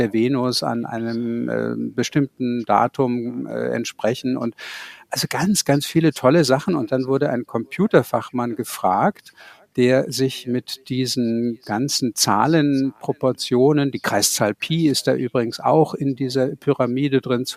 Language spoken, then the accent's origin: German; Kulmbach, Bavaria, Germany; das ist mir jetzt in Kulmbach, wo ich aufgewachsen bin, passiert